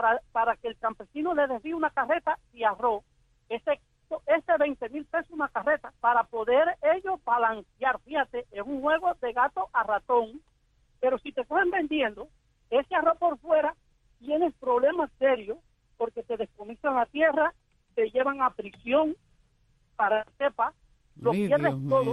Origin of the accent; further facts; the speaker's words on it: Cuba; porque yo no soy chino, yo soy cubano, yo no como bola de arroz